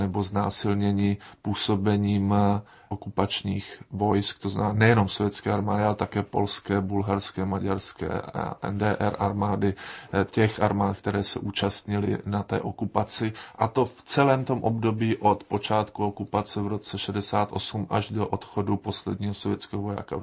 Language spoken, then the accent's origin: Czech; Lysá nad Labem, Central Bohemian Region, Czechia; protože jsem se narodil a žiju v Lysé nad Labem, která je 4 kilometry od Milovic